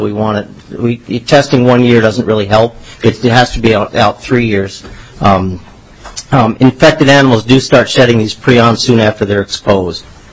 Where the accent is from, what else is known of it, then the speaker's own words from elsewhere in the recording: New York, United States; Mr. Chair, I'm from New York. I can do it in one and a half.